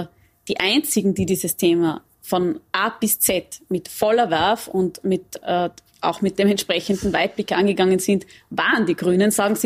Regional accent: Tyrol, Austria; Ich komme selber aus dem Stubaital.

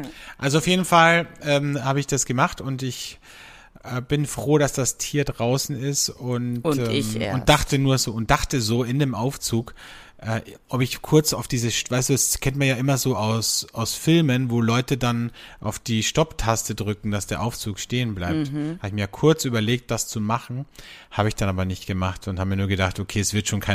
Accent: Austria; bei uns in Österreich

